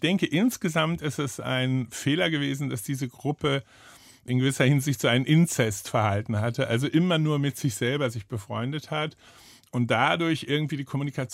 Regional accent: West Germany, Germany; auch ich als Westdeutscher fand dieses Land viel freier als Hamburg oder Bielefeld.

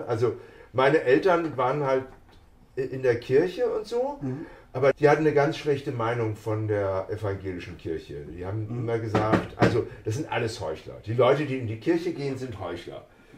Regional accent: West Germany, Germany; Ich bin in Westdeutschland schon aufgewachsen, ja.

